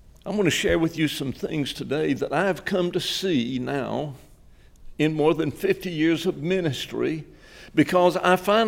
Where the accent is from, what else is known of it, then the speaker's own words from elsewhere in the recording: Reidsville, North Carolina, United States; Bruce mentioned that I grew up in Reidsville. I grew up in the home of a bivocational pastor. My daddy was a machinist by day at the American Tobacco Company in Reidsville.